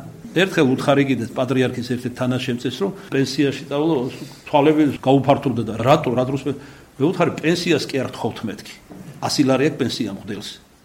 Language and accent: Georgian; Kartli, Georgia; მაპატეთ ქართლელი ვარ, ჩემს ქართლელობას, ტეტიაობას მიაწერეთ.